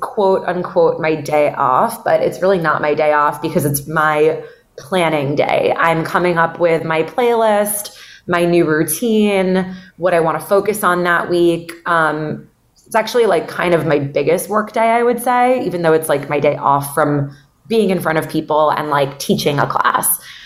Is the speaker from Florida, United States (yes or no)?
yes; Miami, Florida, United States; I'm from Miami. My whole family lives down here.